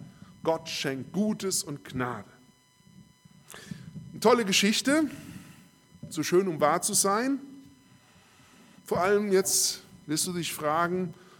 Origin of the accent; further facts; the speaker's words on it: Daaden, Rhineland-Palatinate, Germany; Ich komme ja aus Daden